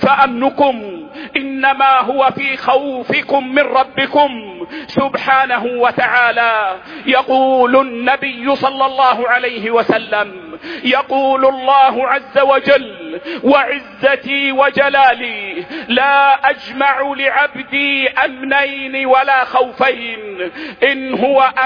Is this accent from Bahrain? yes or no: no; Saudi Arabia; بلادنا السعودية